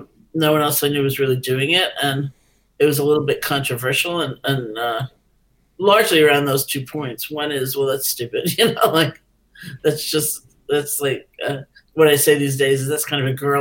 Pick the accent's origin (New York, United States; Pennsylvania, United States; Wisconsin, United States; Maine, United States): New York, United States; I'm a New Yorker. It's a little hard for me.